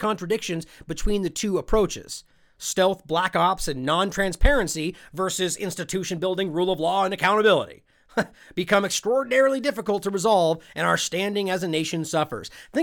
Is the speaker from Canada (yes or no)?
no; United States; I responded, hey, John, I am an American.